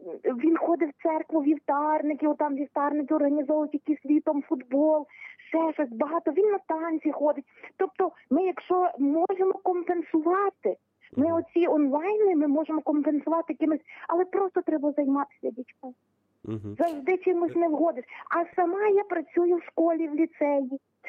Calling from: Lviv, Lviv Oblast, Ukraine; я зі Львова телефоную

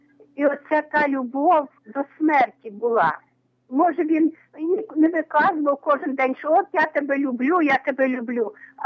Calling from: Zhytomyr, Zhytomyr Oblast, Ukraine; Навіки слава, це

